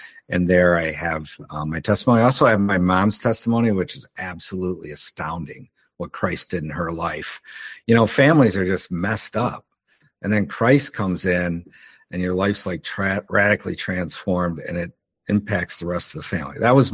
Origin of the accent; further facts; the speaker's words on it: Detroit, Michigan, United States; I was raised in Detroit.